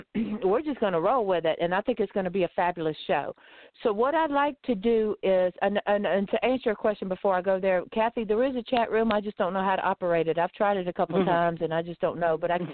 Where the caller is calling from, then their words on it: Lighthouse Point, Florida, United States; I'm calling in from Lighthouse Point, Florida.